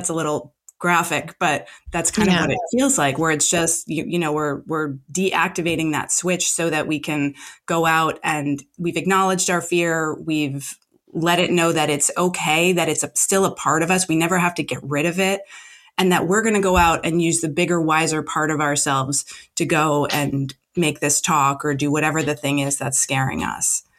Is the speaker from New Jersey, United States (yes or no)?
yes; New Jersey, United States; I mean, I'm from Jersey. Like, I don't let things get me down.